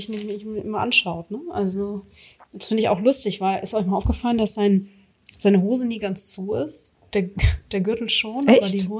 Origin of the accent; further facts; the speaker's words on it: North Rhine-Westphalia, Germany; Aber ich komme ursprünglich aus dem Sauerland.